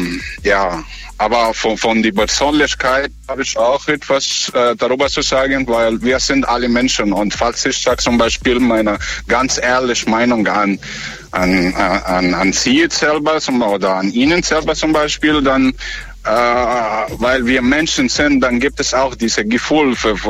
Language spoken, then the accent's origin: German; Egypt; German is a second language; now in Germany; Ich komme aus Ägypten.